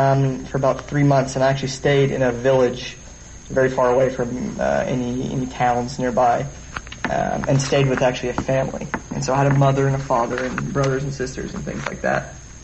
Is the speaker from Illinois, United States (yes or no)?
no; Florida, United States; Well, I'm from Florida, and of course, I went to high school here, and they're exactly the same.